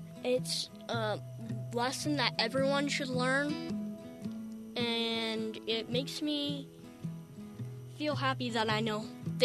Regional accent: Windsor, Colorado, United States; I'm from Windsor, Colorado.

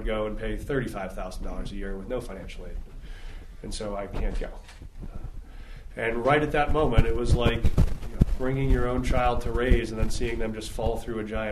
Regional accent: Vail, Colorado, United States; I grew up in Vail, and so my family's been on the Western Slope for about 40 years.

